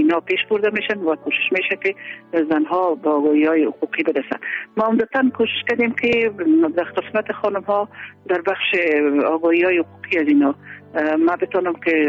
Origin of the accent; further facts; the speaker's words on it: Kandahar, Afghanistan; also born or lived in Kabul; بعد از او ما از قندهار به کابل آمدیم.